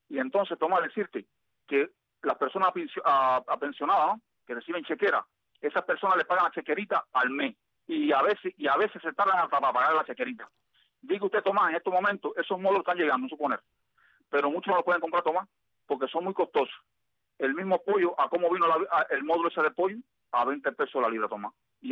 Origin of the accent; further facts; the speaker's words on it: Cuba; somos cubanos dignos.